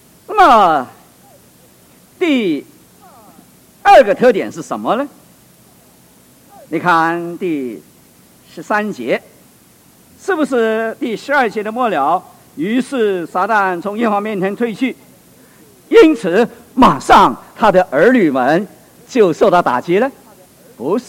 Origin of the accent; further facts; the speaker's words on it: China; 这是我们中国人所讲的闭门家中坐，祸从天上来。